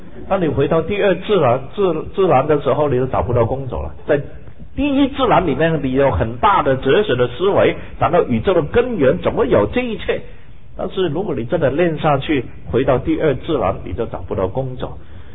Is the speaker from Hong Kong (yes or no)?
yes; Hong Kong; 因为我发现原来从前我是没有看过动物的，从前我们在香港看的是不动之物要在动物园里面的动物都不动的